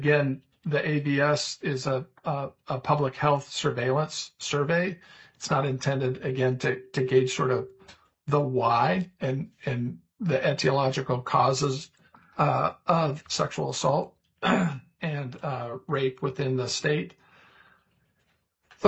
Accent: Montana, United States; like I'm originally from Montana, like the Montana Highway Patrol

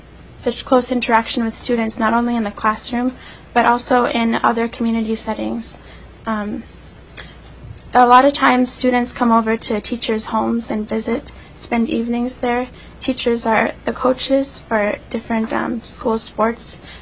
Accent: Pilot Station, Alaska, United States; also born or lived in White Mountain, Alaska; And I'm from Pilot Station, Alaska, and White Mountain, Alaska.

